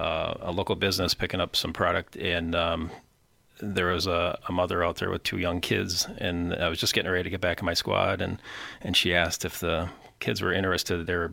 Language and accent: English; Wisconsin Rapids, Wisconsin, United States; I'm a local here, born and raised in Wisconsin Rapids.